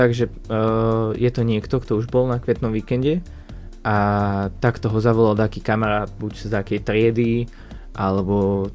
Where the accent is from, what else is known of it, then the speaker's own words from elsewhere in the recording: Zvolen, Banská Bystrica Region, Slovakia; mám 20 rokov, pochádzam zo Zvolena